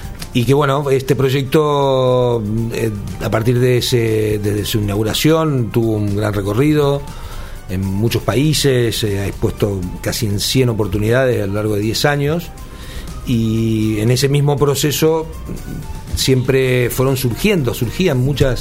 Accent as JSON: {"language": "Spanish", "region": "Entre Ríos", "country": "Argentina", "said": "que es la provincia de Entre Ríos, en Argentina, de donde yo soy originario."}